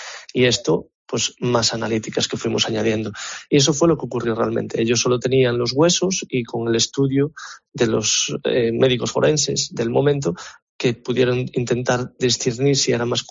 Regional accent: Galicia, Spain; como gallego y también como español, el Camino de Santiago es algo muy importante de nuestra identidad

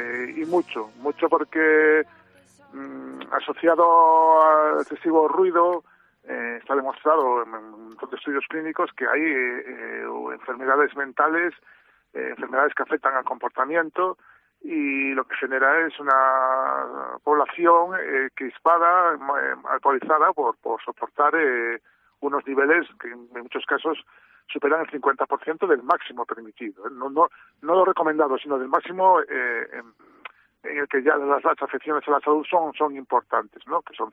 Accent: Vigo, Galicia, Spain; y yo soy vigués, yo creo que lo reconozco

